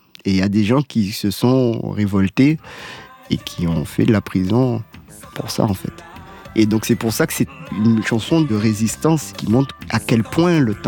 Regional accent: Tarbes, Occitanie, France; also born or lived in Bar-le-Duc / Guadeloupe; Je suis né à Bar-le-Duc. Mon père était militaire de carrière. Après, on a été vivre à Tarbes, dans le sud. Et à l'époque, donc moi je suis né en 85

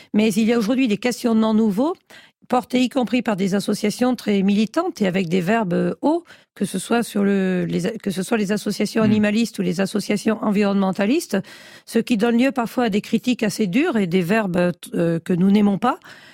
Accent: Auvergne-Rhône-Alpes, France; le jambon d'Auvergne qui est ma région d'origine.

